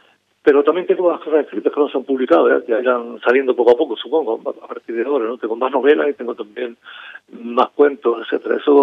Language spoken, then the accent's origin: Spanish; Fasnia, Canary Islands, Spain; Yo soy natural de Fania, en Santa Cruz, en la provincia de Tenerife, y ahí en ese pueblo pequeño que se parece un poco a Wim en el sentido de que es sureste, de que es ventoso